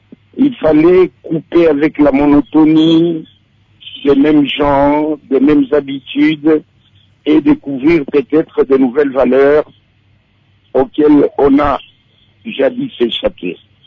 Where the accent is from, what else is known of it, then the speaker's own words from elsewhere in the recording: Kivu, DR Congo; Moi, je suis du Kivu, un Mswahili.